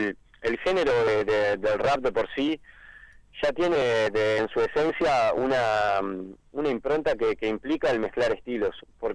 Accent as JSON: {"language": "Spanish", "country": "Uruguay", "said": "acá como habitantes de Montevideo. O sea, bueno, uno de los integrantes vive en Maldonado, digo, pero somos todos uruguayos"}